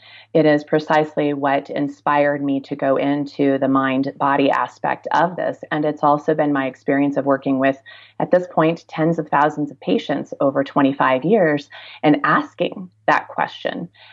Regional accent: Kansas, United States; I'm a kid from Kansas originally, where evolution is not allowed to be taught in the school system for years and years

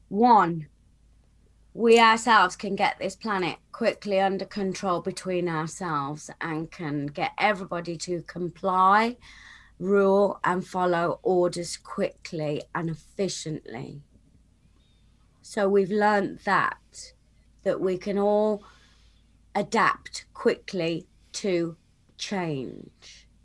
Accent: United Kingdom; I mean, I'm British, so I'm mentioning all these names because to me, I watch these names from the other side of the pond.

